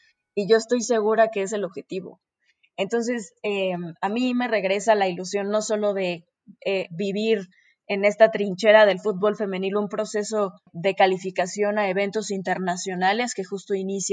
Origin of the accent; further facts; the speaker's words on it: Mexico; Para mí como mexicana aficionada al fútbol, es una ilusión inmesurable de ver que mi país